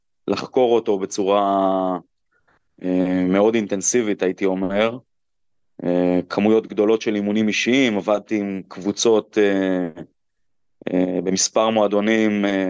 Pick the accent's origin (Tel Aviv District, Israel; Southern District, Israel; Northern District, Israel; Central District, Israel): Central District, Israel; HaOgen; אני גדלתי בקיבוץ העוגן, עשיתי מעבר לבית ספר בנתניה